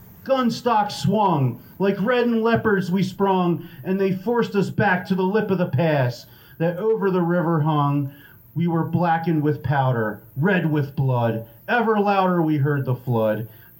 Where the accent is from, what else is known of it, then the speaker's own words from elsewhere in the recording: Marietta, Pennsylvania, United States; from Marietta, Pennsylvania